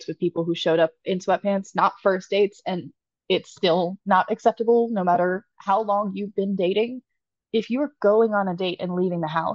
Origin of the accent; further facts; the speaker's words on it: Northeast, United States; I'm specifically in from the Northeast, so that's where most of my experiences and my knowledge is.